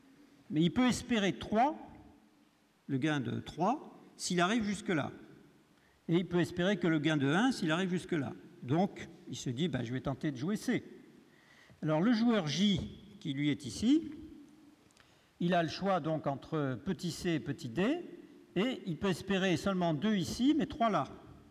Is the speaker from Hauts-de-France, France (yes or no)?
no; Aix-en-Provence, Provence-Alpes-Côte d'Azur, France; now in Paris, France; je viens d'Aix-en-Provence, là